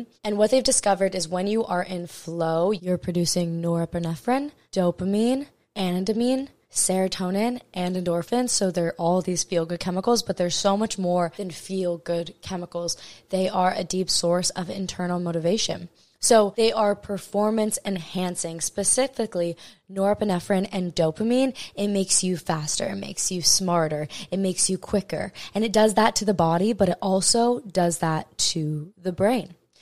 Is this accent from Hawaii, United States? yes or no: yes; Hawaii, United States; And if you don't know, I'm born and raised in Maui, Hawaii